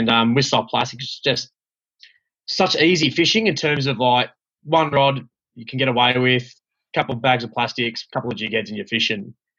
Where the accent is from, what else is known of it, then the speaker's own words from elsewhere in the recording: Geelong, Victoria, Australia; 21 years old. I am from Geelong. I work at Trelly's Fishing World in Geelong.